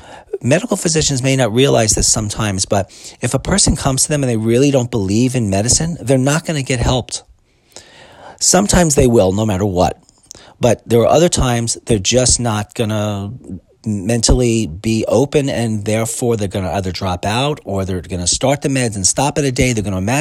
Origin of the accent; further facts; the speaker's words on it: Brooklyn, New York, United States; I grew up in Brooklyn, so I was ready to go.